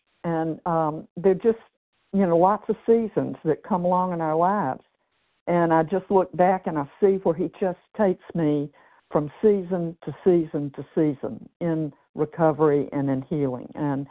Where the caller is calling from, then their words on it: Tennessee, United States; I am calling from Tennessee this morning